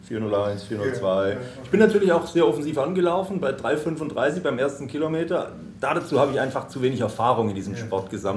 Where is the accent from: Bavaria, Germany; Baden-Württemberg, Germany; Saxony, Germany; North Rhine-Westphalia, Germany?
Baden-Württemberg, Germany; moved away; in Oberschwaben, in meiner alten Heimat.